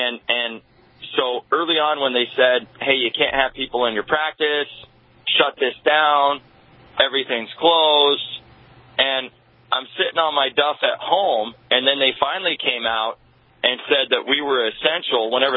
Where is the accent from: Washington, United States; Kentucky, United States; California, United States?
Washington, United States; Seattle; also born or lived in Alabama; born in Alabama, raised in Seattle, and growing up around Marines